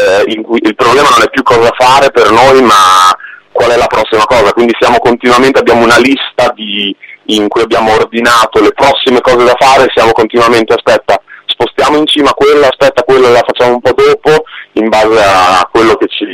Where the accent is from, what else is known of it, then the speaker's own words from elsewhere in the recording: Bologna, Emilia-Romagna, Italy; quindi da bolognese mi è piaciuto l'ultimo